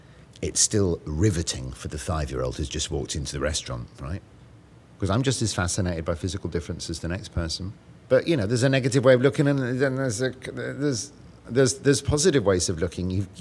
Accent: London, United Kingdom; I'm 51. I was born and bred in London.

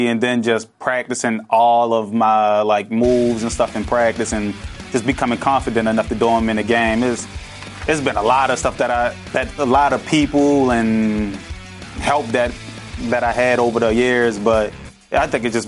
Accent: Baltimore, Maryland, United States; also born or lived in Nebraska; I grew up in Baltimore, but I had 3 years in Nebraska. I had 2 years of high school and 1 year of college.

